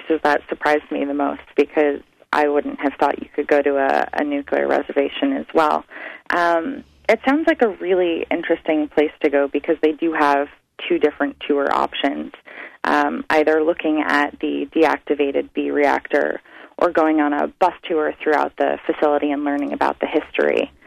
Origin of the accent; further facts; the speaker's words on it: New York, United States; Oh, I'm from New York, but actually I seem to not have a New York accent or a Bar Harbor accent.